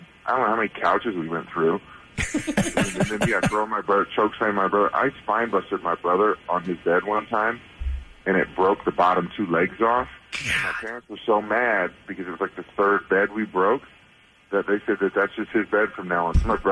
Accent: Overland Park, Kansas, United States; We have BB guns growing up. We grew up in Overland Park, and we shattered the back door neighbor, giant.

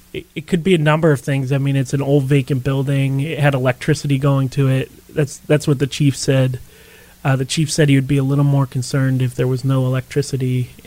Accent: Northborough, Massachusetts, United States; I grew up in Northboro. I live in Northboro now

